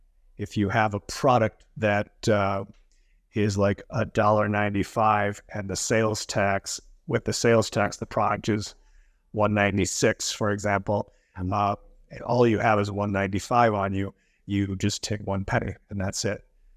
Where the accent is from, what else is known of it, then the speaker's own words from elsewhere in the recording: Minneapolis, Minnesota, United States; I'm from Minneapolis, Minnesota in the United States.